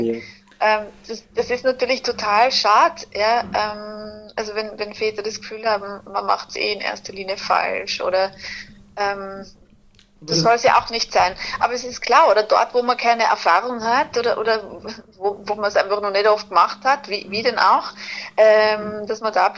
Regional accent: Tyrol, Austria; also ich selber bin ursprünglich aus Tirol, aus dem Tiroler Unterland

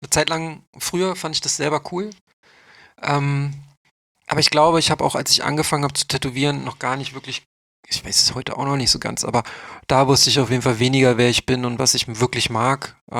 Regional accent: Berlin, Germany; Ich bin in West-Berlin aufgewachsen.

